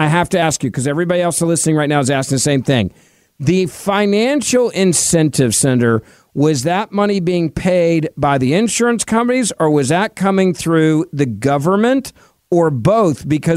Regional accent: Memphis, Tennessee, United States; In my hometown of Memphis is St. Jude Children's Research Hospital and Le Bonheur, two great children's hospitals.

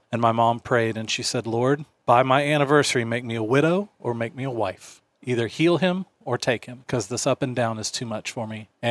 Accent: Seattle, Washington, United States; born there; Do you know that I was born in the Pacific Northwest also?

